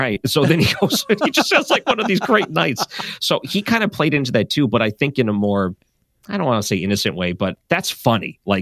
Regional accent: Detroit, Michigan, United States; I grew up watching the NHL. I grew up here in Detroit, so the Red Wings were like the biggest thing in the 90s and 2000s.

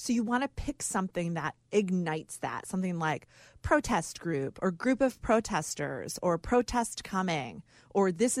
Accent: Winnetka, Illinois, United States; I feel like growing up in Winnetka, I was exposed to a lot.

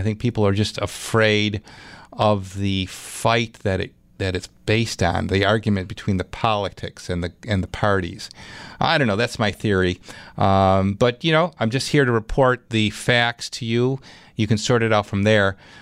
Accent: Clarence, New York, United States; 803-0930 to Clarence. That's my hometown.

